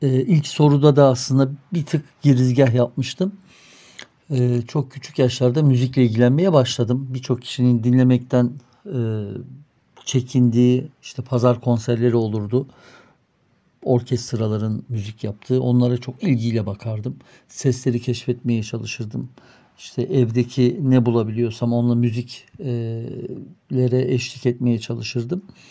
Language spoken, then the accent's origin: Turkish; Ankara, Turkey; born there; 1980 yılında Ankara'da doğdum. Aslen Sivaslıyım.